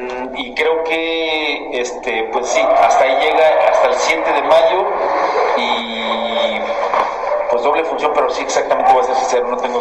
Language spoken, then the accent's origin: Spanish; Aguascalientes, Mexico; Soy de Aguascalientes, estoy muy orgulloso, nací en el barrio de Triana